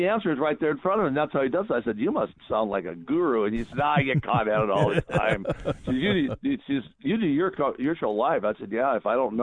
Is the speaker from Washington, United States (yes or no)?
yes; Seattle, Washington, United States; also born or lived in Tacoma; I was born in Tacoma, and I moved to Seattle with my parents when I was in. And I grew up in West Seattle